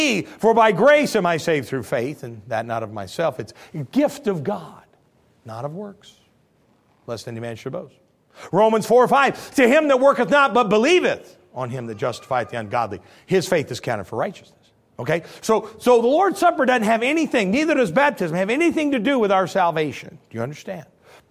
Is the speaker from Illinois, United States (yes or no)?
yes; Granville, Illinois, United States; English is a second language; I was raised at the First Methodist Church of Granville, Illinois